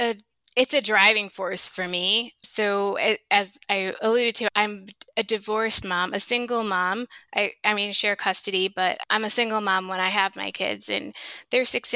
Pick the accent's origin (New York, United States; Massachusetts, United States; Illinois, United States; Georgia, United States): Illinois, United States; Chicago; I was relocating back to my hometown of Chicago.